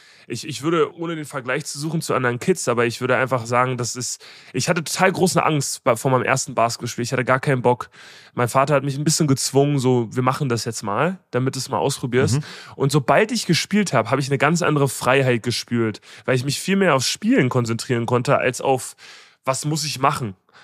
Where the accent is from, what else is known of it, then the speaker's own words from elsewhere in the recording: Berlin, Germany; ich bin ziemlich privilegiert im Prenzlauer Berg aufgewachsen.